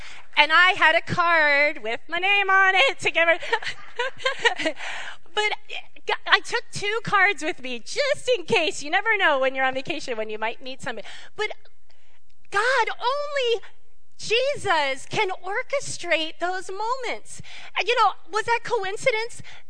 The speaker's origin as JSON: {"language": "English", "region": "Pennsylvania", "country": "United States", "said": "And I said, \"Oh, I'm from Pennsylvania, too.\""}